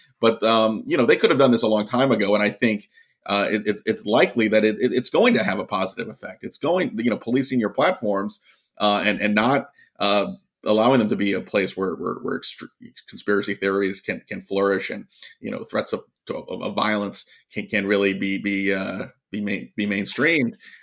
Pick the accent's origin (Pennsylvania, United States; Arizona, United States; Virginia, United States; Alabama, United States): Virginia, United States; what we saw here in my home state of Virginia